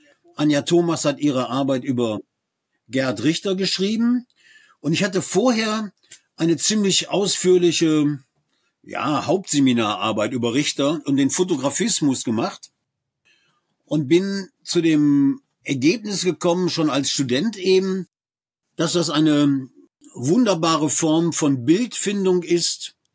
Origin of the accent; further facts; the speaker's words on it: Duisburg, North Rhine-Westphalia, Germany; Ich meine, ich komme aus dem Duisburger Süden. Das ist ja, ist wie ein Vorort von Düsseldorf.